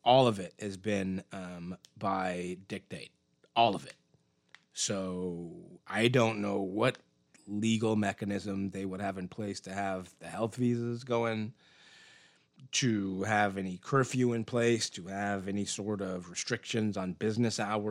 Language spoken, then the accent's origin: English; Canada; I'm Canadian.